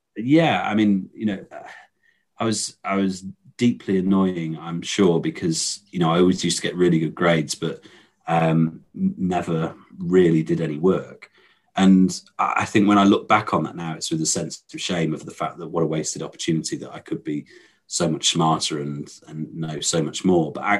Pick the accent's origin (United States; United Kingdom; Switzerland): United Kingdom; Stafford, West Midlands; I grew up in the Midlands. I was born in Stafford, a little village, well, city in the city. I think it's a town in the Midlands. And we moved a little bit around there.